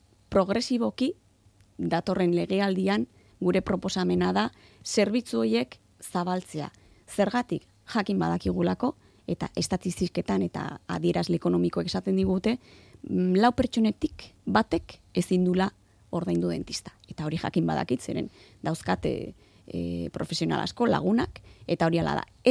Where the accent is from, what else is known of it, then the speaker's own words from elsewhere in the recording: Basque Country, Spain; Basque is a second language; Ni euskalduna naiz, baino ez dut inoiz euskaraz ikasi.